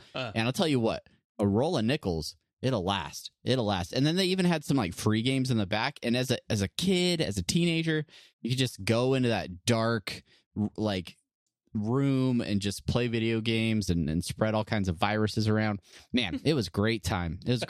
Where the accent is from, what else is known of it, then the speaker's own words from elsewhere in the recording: San Diego, California, United States; My favorite team, the Padres, because I love disappointment and I love heartache, and I grew up in San Diego.